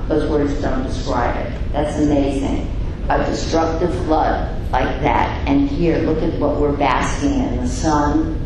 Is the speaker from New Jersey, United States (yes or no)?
no; Bronx, New York, United States; So I'm from the Bronx. We had farm in the zoo, though.